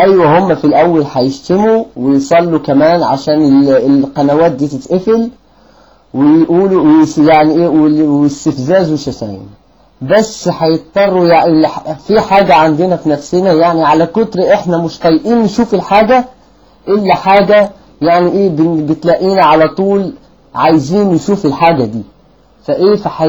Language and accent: Arabic; Morocco; لا انا مغربي، انا مغربي يعني ونتكلم بالمغربيه تكون احسن لكي لا يكون تشكيك